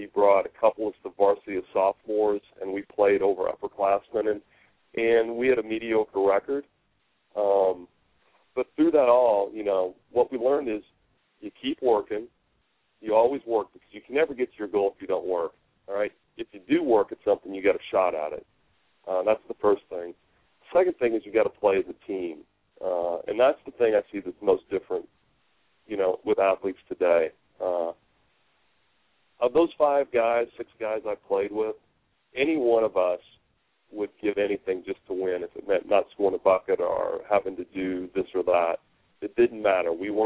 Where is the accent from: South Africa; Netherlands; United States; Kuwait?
United States; Indiana; high school basketball growing up in Southern Indiana was my first love.